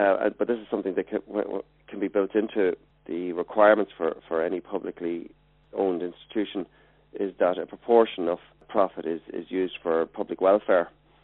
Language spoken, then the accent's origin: English; Ireland; also because we're English-speaking, we're culturally quite close to America, and we're in the European Union. But it means that headlines about Ireland's economic recovery may be true